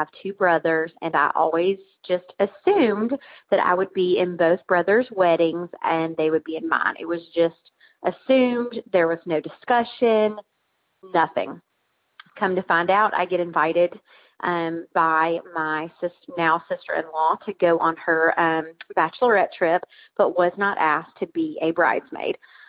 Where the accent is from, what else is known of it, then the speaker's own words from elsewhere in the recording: Tennessee, United States; I'm born and raised in Tennessee, and that's just not how we do things